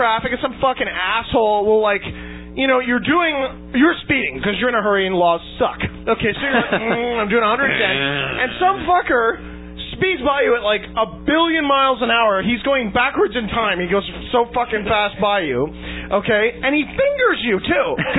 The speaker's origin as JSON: {"language": "English", "country": "Canada", "said": "No, we're Canadian."}